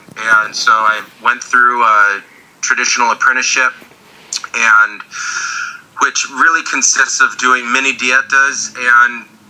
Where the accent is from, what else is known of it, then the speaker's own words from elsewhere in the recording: California, United States; Yeah, well … I'm originally from California. Studied at the University of Colorado at Boulder, studied anthropology